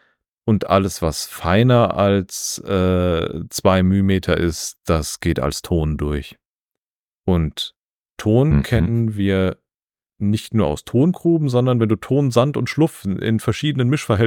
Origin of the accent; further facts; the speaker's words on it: Rhineland-Palatinate, Germany; Ich komme ja aus dem Westerwald.